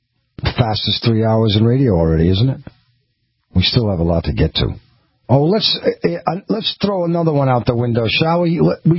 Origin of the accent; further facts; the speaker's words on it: New York City, New York, United States; And I'm from New York City. So when I first came out here in 1999, it was a beautiful summer day in August.